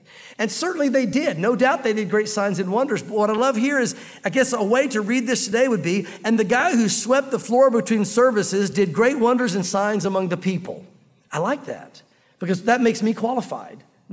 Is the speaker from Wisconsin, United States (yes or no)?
no; Tennessee, United States; also born or lived in New Mexico; Thinking about that day when we moved here, now we're from the South, we're from Tennessee. People ask, where are you guys from? We're from here, but God sent us out west for a while.